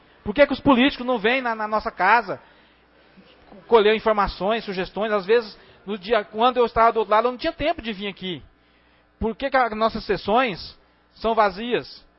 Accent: Goiás, Brazil; also born or lived in Porangatu; E sou morador da Alexandrina desde quando eu vim de Porongatu para cá, Sargento Pereira. Meu conterrâneo de Porongatu. Desde 3 anos de idade, moro na mesma casa, no mesmo local.

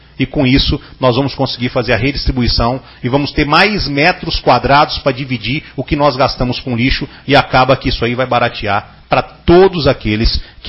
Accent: Anápolis, Goiás, Brazil; also born or lived in Porangatu; Nasci em Porangatu, mas sou de Anápolis.

